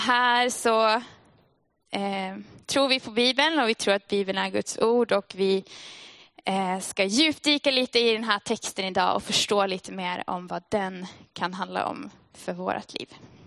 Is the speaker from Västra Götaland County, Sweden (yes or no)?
no; Västerbotten County, Sweden; jag är från Västerbotten och i Umeå är det fortfarande ganska mycket snö.